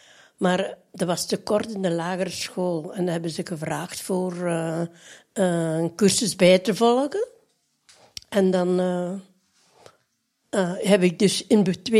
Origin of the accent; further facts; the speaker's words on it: Grote-Vorst, Antwerp, Belgium; also born or lived in Ramsel; Nee, ik ben van de Kempen, van Grootvorst.